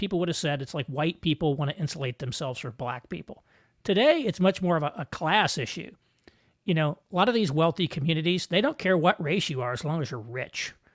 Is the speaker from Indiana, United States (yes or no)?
yes; Indiana, United States; Where I grew up in Southern Indiana, my church operates sort of a halfway house type thing for ex-offenders.